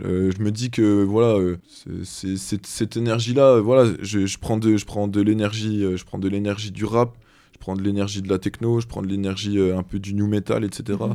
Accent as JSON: {"language": "French", "town": "Besançon", "region": "Bourgogne-Franche-Comté", "country": "France", "tie": "born there", "said": "Il y a forte chance pour que je la fasse dans ma ville natale, donc Besançon."}